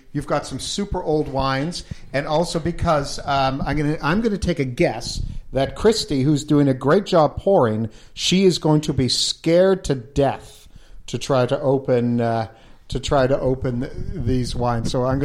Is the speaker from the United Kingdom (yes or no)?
no; Ontario, Canada; We're from Ontario.